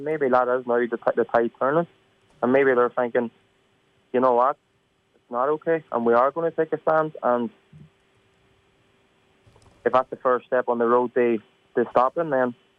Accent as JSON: {"language": "English", "country": "Ireland", "said": "But I think we, as Irish people, my men or women, we've been guilty ourselves because we've allowed it to happen."}